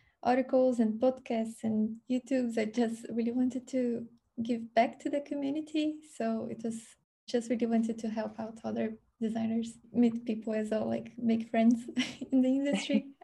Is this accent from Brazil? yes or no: yes; Brazil; now in The Hague, Netherlands; I'm a UX designer working at Kubloo. I am originally from Brazil, and I have been living here in the Netherlands, in The Hague, for 2 years now.